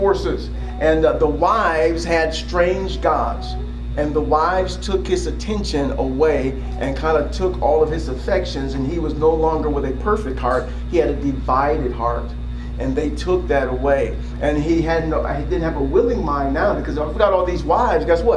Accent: Midwest, United States; I used to say pop. I'm from the Midwest.

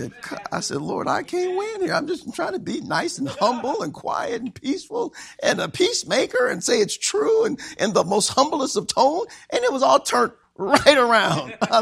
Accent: Illinois, United States; She's from New Jersey. I'm from Illinois. She's from a family of 15. I'm from a family of 4.

